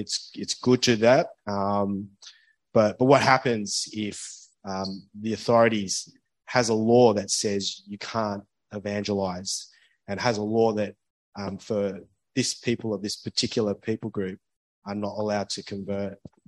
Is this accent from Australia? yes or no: yes; Australia; you can hear my voice. I'm Australian.